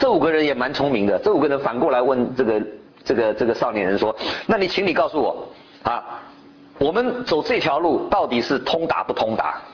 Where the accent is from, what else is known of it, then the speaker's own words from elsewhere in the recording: China; 这跟我们中国人刚才所说的这个一样，南方跟北方啊，就是差那么一点点